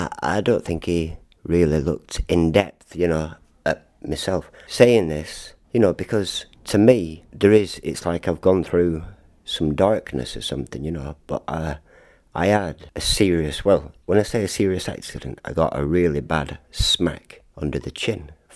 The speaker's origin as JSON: {"language": "English", "region": "North West England", "country": "United Kingdom", "said": "Well, I'm from Lancashire, you know."}